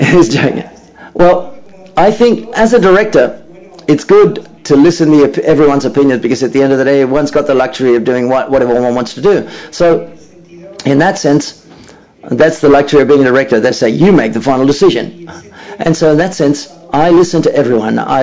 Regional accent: Mexico; Hi, good afternoon. I come from Mexico, and I agree with Maria.

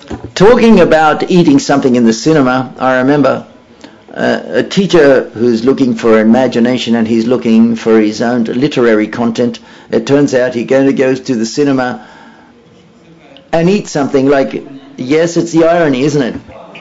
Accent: Mexico; I come from Mexico, and we've also got great problems in Mexico as well.

